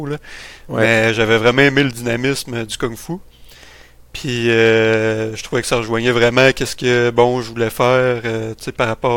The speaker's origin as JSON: {"language": "French", "town": "Quebec City", "region": "Quebec", "country": "Canada", "said": "Ben, moi, je viens de la ville de Québec."}